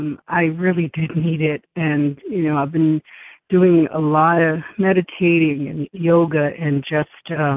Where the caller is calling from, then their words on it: Winthrop, Massachusetts, United States; I'm from Winthrop, Massachusetts. I'm part of the snowbound crowd Karen mentioned earlier.